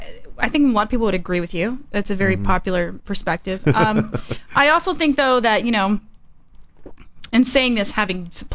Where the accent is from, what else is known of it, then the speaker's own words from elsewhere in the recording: Bible Belt, United States; I mean, I grew up in the Bible Belt, so you're kind of like drenched